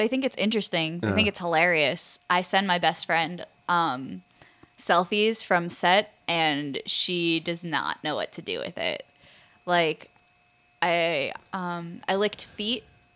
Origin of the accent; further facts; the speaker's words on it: New York, United States; now in California, United States; I'm from New York. I pretty much picked up and left, and now I'm in California.